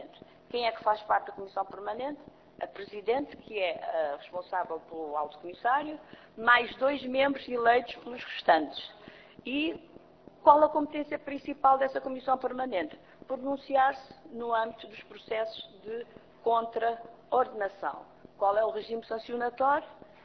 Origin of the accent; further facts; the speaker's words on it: Cape Verde; now in Portugal; Eu sou natural de Cabo Verde, como todos sabem, eu não me canso de dizer isto. E nós naquela altura, há uns anos atrás, nós não vínhamos de avião, vínhamos de barco